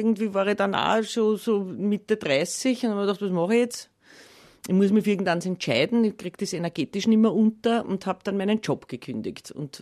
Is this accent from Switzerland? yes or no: no; Lower Austria, Austria; Ich bin ja eben aus Niederösterreich.